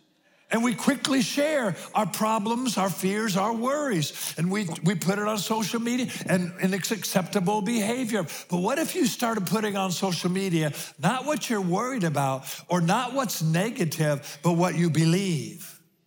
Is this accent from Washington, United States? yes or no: yes; Spanaway, Washington, United States; I'm a kid from Spanaway.